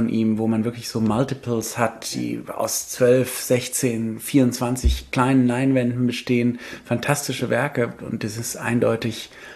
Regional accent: Paris, Île-de-France, France; ich bin genau in dem Alter in Paris groß geworden und bin ja auch ein Museumsmensch geworden

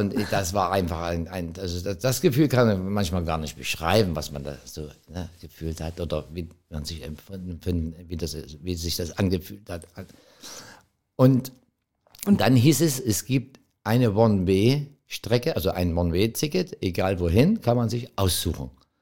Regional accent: East Germany, Germany; Ich sage, das gab es bei uns im Osten nicht.

